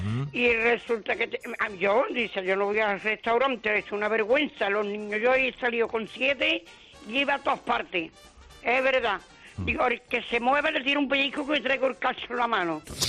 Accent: Seville, Andalusia, Spain; moved away as an adult; now in Palma de Mallorca, Spain; Ahí he vivido yo, ahí nací, me casé, me bauticé. Me vine a Palma con 25 años, voy a cumplir 80.

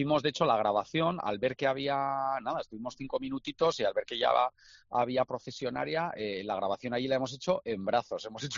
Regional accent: San Sebastián, Basque Country, Spain; Bueno, aparte que ya no es solo ser natural de Donosti

